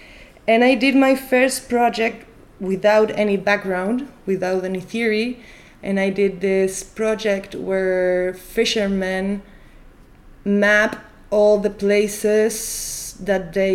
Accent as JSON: {"language": "English", "country": "Chile", "second_language": "English", "lives_now": "Barcelona, Spain", "said": "I am from Chile, but I live and work in Catalonia in Spain, in Barcelona, in a company that's named Science for Change."}